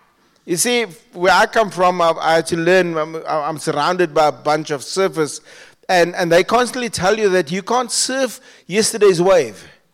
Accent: Strand, Western Cape, South Africa; I grew up in the Strand, and then later, about in 2012, we planted a church in Worcester.

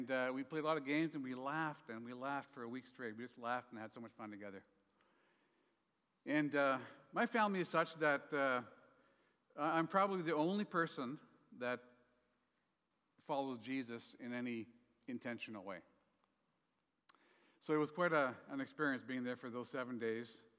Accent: Canada; We were there in Canada. I'm Canadian, don't hold that against me.

